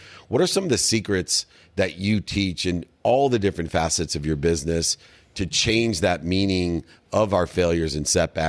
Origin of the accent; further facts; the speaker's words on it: San Diego, California, United States; We grew up together in San Diego